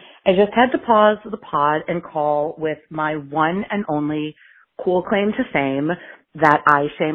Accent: Washington, District of Columbia, United States; I was in it as an 11-year-old growing up in Washington, D.C., who desperately wanted to be an actor.

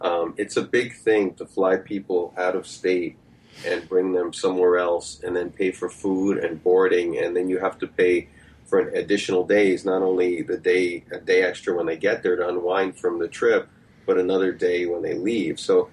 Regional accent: New York, United States; Well, I'm originally from New York, so there you go. So you have a New York guy that's going to do it anyway.

